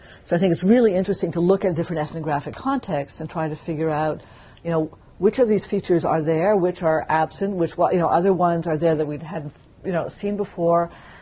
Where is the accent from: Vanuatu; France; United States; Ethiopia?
Ethiopia; I come from Ethiopia, you know.